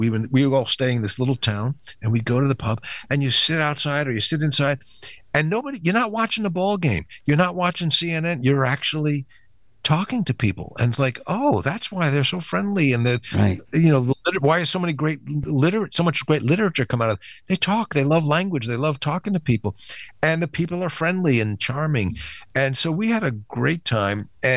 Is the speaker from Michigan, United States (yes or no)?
no; New York, United States; now in Los Angeles, United States; me as a New Yorker, and I live in L.A., but I consider myself still in New York